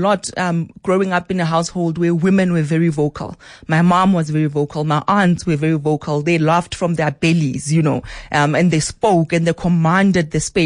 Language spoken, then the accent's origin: English; Phuthaditjhaba, Free State, South Africa; I grew up in Kwakwa in Free State, in a town, Putadichab.